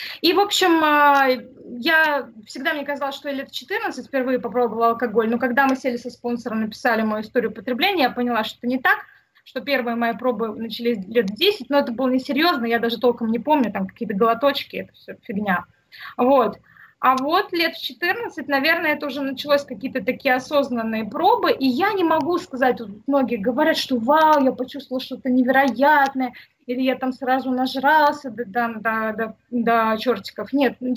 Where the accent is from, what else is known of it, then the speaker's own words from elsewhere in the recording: Moscow, Russia; born there; я родилась в Москве в семье интеллигентных родителей